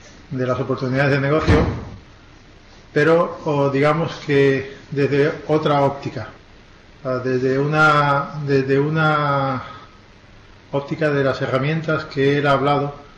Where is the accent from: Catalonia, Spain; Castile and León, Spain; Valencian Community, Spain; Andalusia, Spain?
Andalusia, Spain; Málaga; now in Madrid, Spain; Yo soy de Málaga, aunque estoy en la profesor de la universidad y estoy en Madrid desde hace 20 años, 20 y tantos años. Pero no puedo, o sea, mis raíces son mediterráneas.